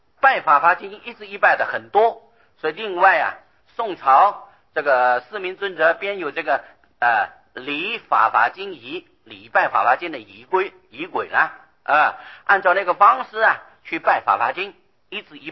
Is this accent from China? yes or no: no; Taiwan; 可是我们台湾人不容易看到雪，冬天下雪啊，我们这里看不到